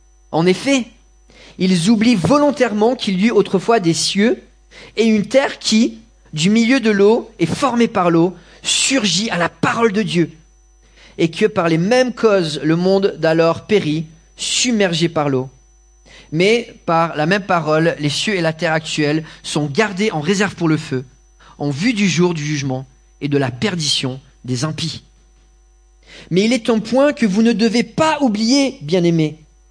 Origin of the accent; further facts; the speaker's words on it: Toulouse, Occitanie, France; also born or lived in Los Angeles; now in Lyon, France; en tant que Toulousain. Même si voilà, ça fait 11 ans que j'habite à Los Angeles. Non, j'ai quitté Lyon il y a 20 ans pour aller 11 ans à Los Angeles et ensuite 10 ans à Lyon.